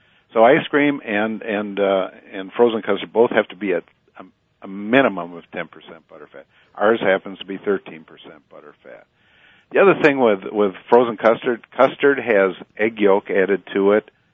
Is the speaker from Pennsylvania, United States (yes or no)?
no; Sauk City, Wisconsin, United States; it was an opportunity for me and my family to get to move back to my hometown of Sauk City and Prairie du Sac, which was exciting for us.